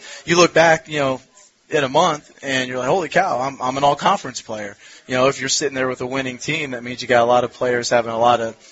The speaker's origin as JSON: {"language": "English", "town": "Fort Madison", "region": "Iowa", "country": "United States", "said": "So, yeah, I'm from Fort Madison, Iowa, right there, Burlington, right on the Mississippi River."}